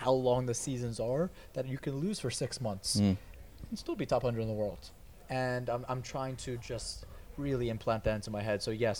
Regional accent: New York, United States; I'm a New Yorker. I'm hard.

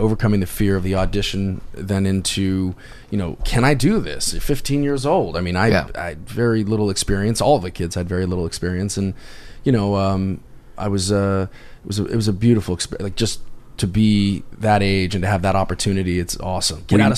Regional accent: California, United States; We grew up in California.

